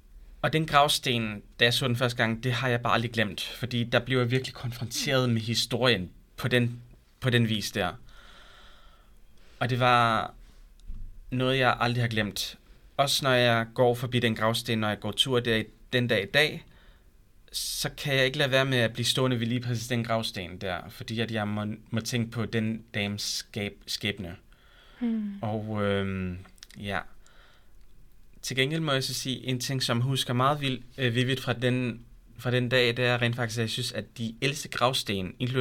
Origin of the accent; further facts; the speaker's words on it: Zealand, Denmark; Husk, jeg voksede op på Lolland og gik på Maribo Gymnasium.